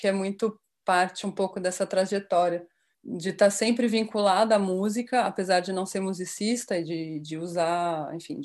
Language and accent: Portuguese; Campinas, São Paulo, Brazil; born there; E aí nessa época eu já morava em São Paulo, porque eu nasci em Campinas, vocês vão ver que eu vou falar porta.